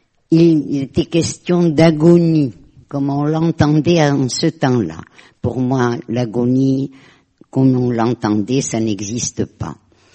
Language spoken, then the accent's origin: French; Nouvelle-Aquitaine, France; Je suis du Pays Basque, là-bas.